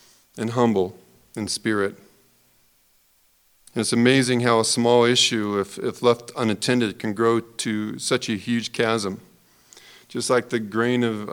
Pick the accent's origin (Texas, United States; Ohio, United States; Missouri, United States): Ohio, United States; Dayton; It's one thing I found interesting growing up in the Dayton, Ohio area in congregation is I felt this one thing that congregation did very well.